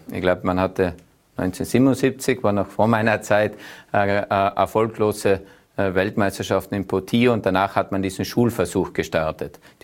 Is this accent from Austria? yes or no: yes; Tyrol, Austria